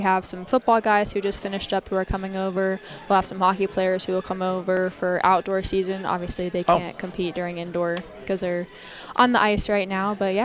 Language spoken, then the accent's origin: English; West Virginia, United States; moved away as an adult; I'm actually from West Virginia, and I ran at a college there.